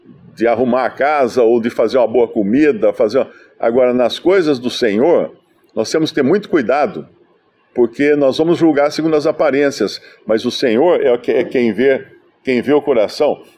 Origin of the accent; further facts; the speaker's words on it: Brazil; fala português comigo, que eu sou brasileiro, eu não sei falar hebraico